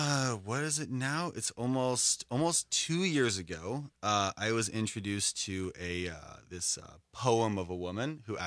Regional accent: Skokie, Illinois, United States; So that's a very hotly debated topic, and it's Skokie, S-K-O-I-K-I-E. I would argue that I can say I'm from Chicago, but people who are from Chicago proper strongly disagree.

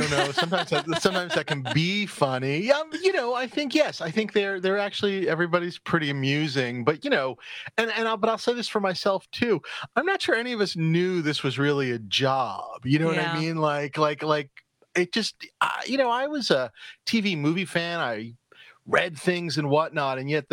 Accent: New York City, New York, United States; I'm from New York City.

